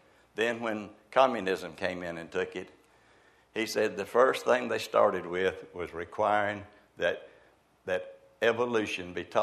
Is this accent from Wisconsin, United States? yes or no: no; North Carolina, United States; accent: Piedmont, North Carolina; I still talk like I'm from Piedmont, North Carolina, but I have been educated.